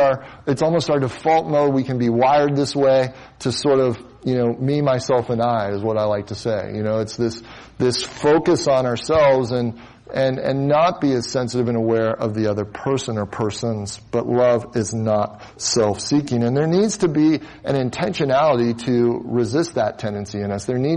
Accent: Midwest, United States; You know, I use the illustration because I'm from the Midwest where we had farms

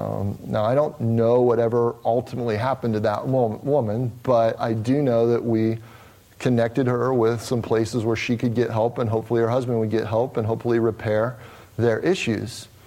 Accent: United States; I'm from the United States.

